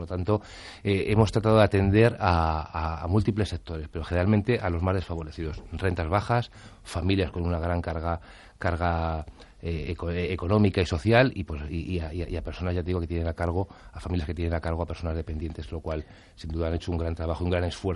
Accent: Madrid, Community of Madrid, Spain; que nosotros como madrileños queremos lo mejor para el resto de España

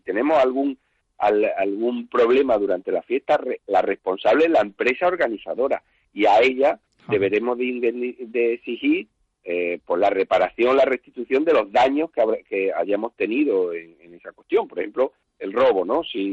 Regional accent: Granada, Andalusia, Spain; Estaré en Granada, mi tierra

